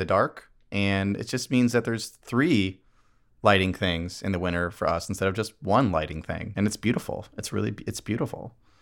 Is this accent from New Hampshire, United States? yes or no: yes; New Hampshire, United States; And I grew up in New Hampshire. It was something crazy, like 95% white or something, right?